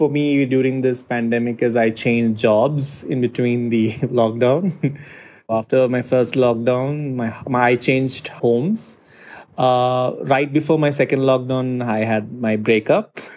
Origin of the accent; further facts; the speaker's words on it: Kerala, India; now in Bangalore, India; since I hail from Kerala, and I had gone home for Easter in the month of April's beginning.